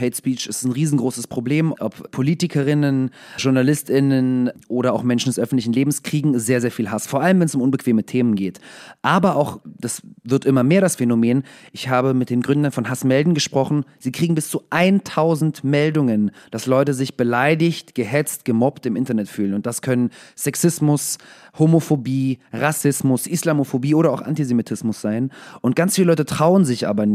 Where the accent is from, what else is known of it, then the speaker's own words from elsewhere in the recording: Israel; Meine Mutter lebt in Israel. Ich bin in Israel zum Teil aufgewachsen.